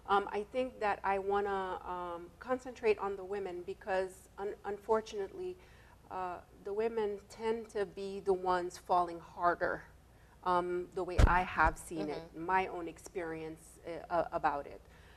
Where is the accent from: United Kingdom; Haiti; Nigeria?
Haiti; Tigouave, Sud; English is a second language; moved away as an adult; also born or lived in Port-au-Prince; now in United States; Well, I am a Haitian woman. And originally from the south of Haiti, from Tigouave, and went to school, Port-au-Prince, and all that kind of stuff, and came here for college